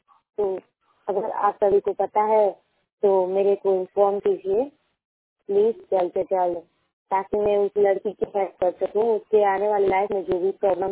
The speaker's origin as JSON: {"language": "Hindi", "town": "Ballia", "region": "Uttar Pradesh", "country": "India", "said": "मैं बलिया जिला की रहने वाली हूँ, यूपी में रहती हूँ।"}